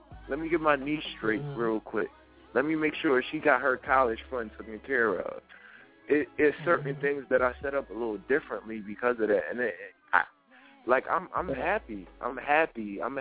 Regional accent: Philadelphia, Pennsylvania, United States; I pray for that man, and I wish him the best, because I'm from Philly, and It's a bad feeling.

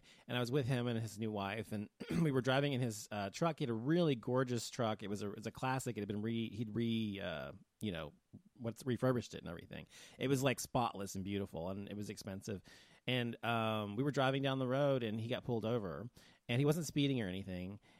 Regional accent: United States; I said, "No, I'm not fucking Mexican. I'm fucking American.

